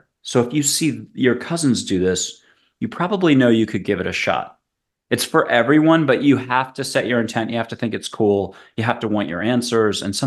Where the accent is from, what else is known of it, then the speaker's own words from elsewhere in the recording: Newport, Rhode Island, United States; also born or lived in New York City; I'm from the Mid-Atlantic. I'm from Newport, New England area. Did high school at Andover, Middlebury for college.